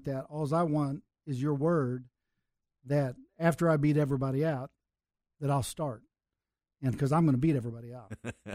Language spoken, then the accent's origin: English; Overland Park, Kansas, United States; I grew up in Overland Park, Kansas, and was very heavily recruited in the Big Eight at the time.